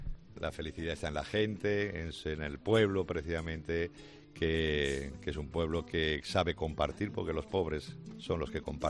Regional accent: Calatayud, Aragon, Spain; No, ni andaluz tampoco, soy de Zaragoza. Más bien de Calatayud, ¿no?

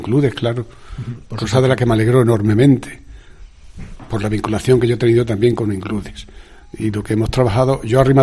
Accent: Venezuela; born there; moved away; Bueno, nací en Venezuela. Cosa de la vida.

